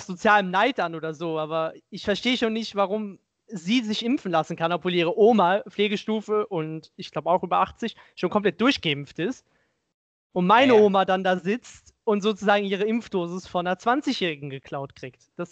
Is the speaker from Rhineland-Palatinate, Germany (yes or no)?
yes; Rhineland-Palatinate, Germany; also ich komme ja aus Rheinland-Pfalz, oder besser gesagt, ich komme ursprünglich aus Rheinland-Pfalz.